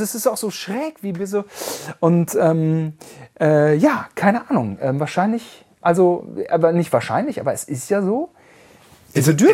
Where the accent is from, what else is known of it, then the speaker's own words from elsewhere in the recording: West Germany, Germany; Aber eigentlich sind wir ja jetzt als Westdeutsche